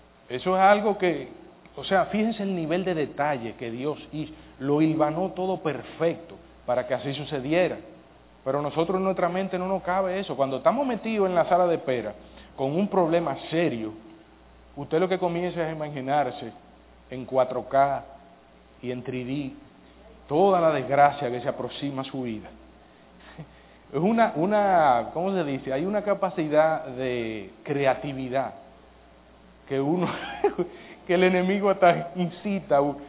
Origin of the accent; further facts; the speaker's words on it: Dominican Republic; Yo siendo dominicano.